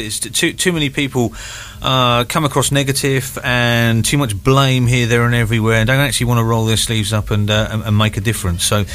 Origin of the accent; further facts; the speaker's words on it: Isle of Wight, South East England, United Kingdom; look, we're from the Isle of Wight, we've got lots to offer, we've got fantastic things about the Isle of Wight